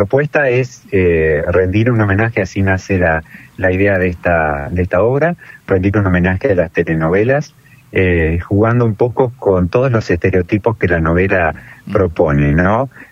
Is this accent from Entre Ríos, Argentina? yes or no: yes; Paraná, Entre Ríos, Argentina; also born or lived in Santa Fe; si bien soy nacido en Santa Fe, soy oriundo de Paraná, donde viví gran parte de mi vida